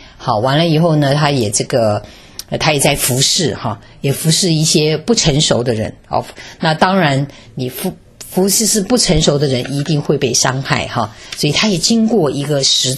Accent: China; 好，我们中国人一听说他废话哈，哪有谁用冷水泡茶的？

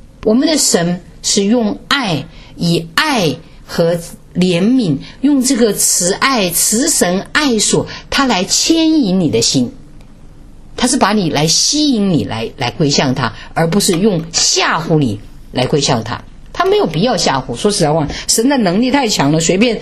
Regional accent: China; 特别是在我们中国人，当中，我们常常就会

